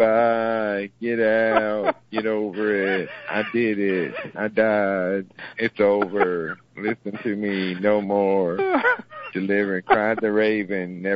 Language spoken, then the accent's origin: English; Canada; But being Canadian, we can understand your affinity for such vulgarity, but it's understandable.